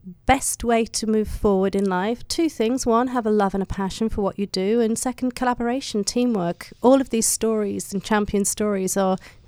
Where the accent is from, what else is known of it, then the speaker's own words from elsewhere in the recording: England, United Kingdom; I'm English, I'm saying it the wrong way.